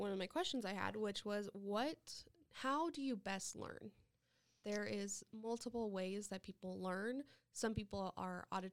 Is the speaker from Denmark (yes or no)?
no; Nebraska, United States; because I grew up in Nebraska